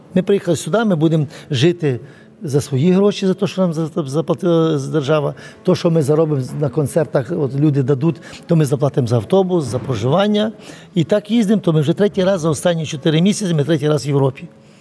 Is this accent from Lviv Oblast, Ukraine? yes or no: yes; Lviv, Lviv Oblast, Ukraine; now in Kyiv, Ukraine; я сам зі Львова, а 40 років живу в Києві, а вчився в Другобичі